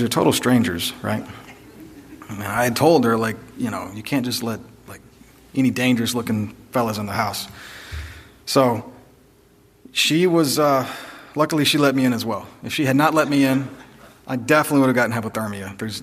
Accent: Texas, United States; I grew up in Texas watching my dad shovel snow in a t-shirt

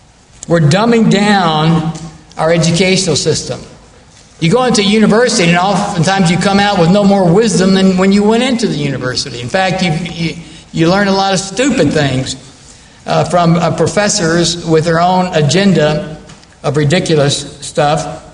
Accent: United States; I'm certainly probably way above average as an American as far as having literacy

